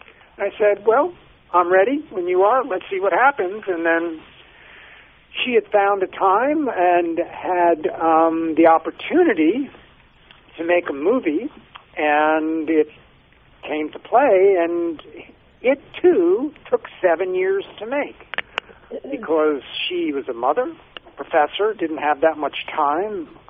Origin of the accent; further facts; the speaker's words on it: New York, United States; Has little vignettes of my mother talking about me growing up in New York